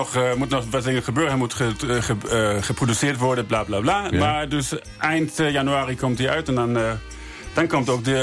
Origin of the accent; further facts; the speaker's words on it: Bremen, Germany; Dutch is a second language; now in Netherlands; In Bremen, waar ik vandaan kom.